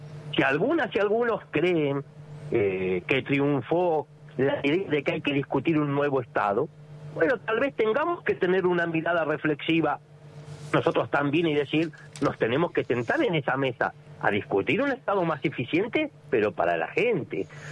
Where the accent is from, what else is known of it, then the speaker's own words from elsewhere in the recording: Río Negro, Argentina; Mire, yo vengo de la provincia de Río Negro.